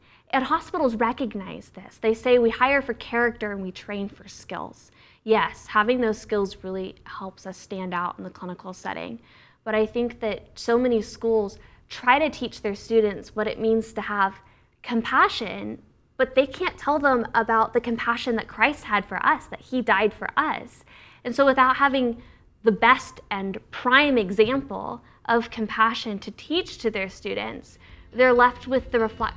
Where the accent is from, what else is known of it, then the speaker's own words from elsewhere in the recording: Katy, Texas, United States; Well, I grew up in Katy. I was homeschooled, which I absolutely loved.